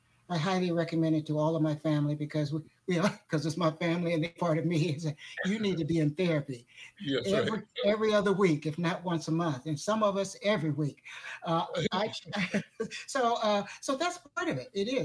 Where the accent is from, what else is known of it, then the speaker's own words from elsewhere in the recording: Omaha, Nebraska, United States; Omaha, Nebraska.